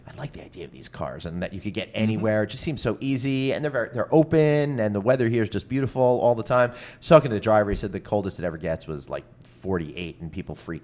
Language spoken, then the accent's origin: English; New York, United States; Well, for me as a New Yorker, that's like, you know, late August, early September.